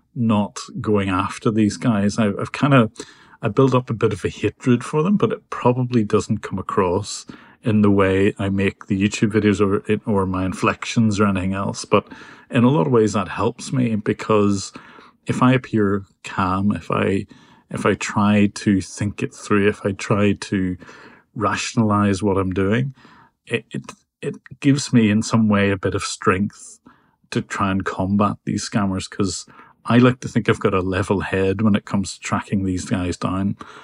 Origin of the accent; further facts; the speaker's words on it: Ireland; accent: Irish; Maybe it's something to do with my Irish accent or whatever